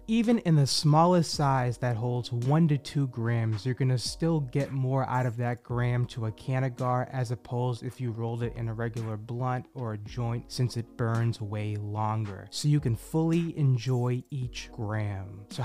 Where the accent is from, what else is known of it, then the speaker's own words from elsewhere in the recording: Hyde Park, Massachusetts, United States; Yeah, I was born and raised in Hyde Park